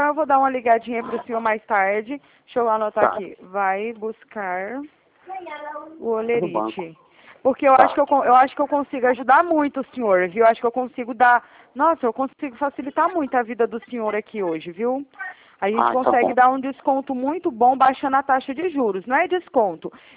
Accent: Araraquara, São Paulo, Brazil; eu sou aqui de Araraquara.

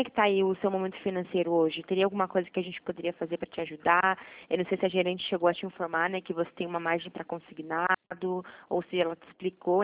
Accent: Curitiba, Paraná, Brazil; Sou aqui de Curitiba

